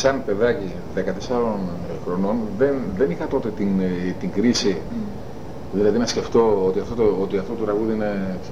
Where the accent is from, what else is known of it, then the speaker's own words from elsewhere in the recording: Thessaloniki, Central Macedonia, Greece; also born or lived in Kavala; Καβαλιώτης είμαι, αλλά μεγάλωσα στη Θεσσαλονίκη.